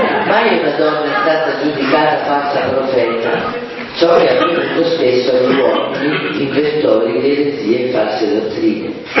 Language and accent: Italian; Milan, Lombardy, Italy; sono cresciuto a Milano, a scuola ero l'unica